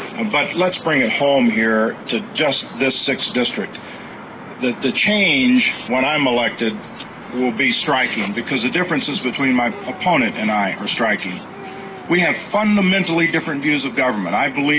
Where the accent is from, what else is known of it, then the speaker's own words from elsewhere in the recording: Texas, United States; also born or lived in Pennsylvania; now in Minnesota, United States; about being born in Pennsylvania and growing up in Texas and spending my life in the Marine Corps and then retiring here to the beautiful state of Minnesota